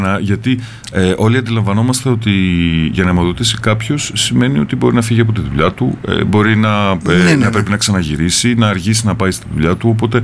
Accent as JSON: {"language": "Greek", "town": "Thessaloniki", "region": "Central Macedonia", "country": "Greece", "said": "έρχομαι από μια πάρα πολύ μεγάλη πόλη. Μπορεί να μην είναι γνωστό, αλλά έρχομαι από την Θεσσαλονίκη, στην οποία ζούσα τα τελευταία περίπου 25 χρόνια."}